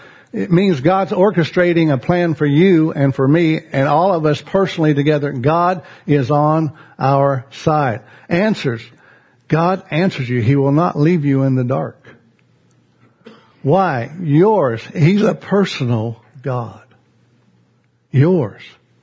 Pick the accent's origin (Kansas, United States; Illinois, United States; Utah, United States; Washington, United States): Kansas, United States; Lakin; Jack and I grew up in Lakin, Kansas together. We're about a block and a half from each other.